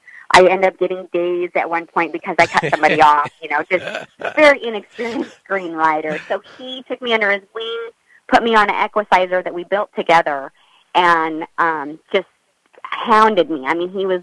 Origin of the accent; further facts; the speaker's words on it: Louisiana, United States; There's a lot of business that comes from Kentucky that I don't have right off the bat because I'm from Louisiana. I ride for the Louisiana people.